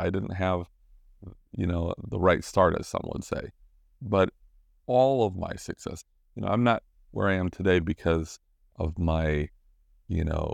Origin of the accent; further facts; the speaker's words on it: Los Angeles, California, United States; you know, I'm from the Los Angeles area